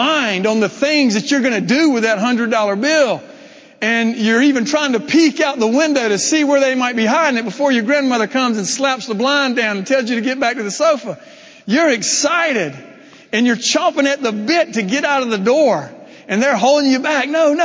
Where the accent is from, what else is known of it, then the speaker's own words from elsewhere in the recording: Georgia, United States; I grew up in Middle Georgia, the picking.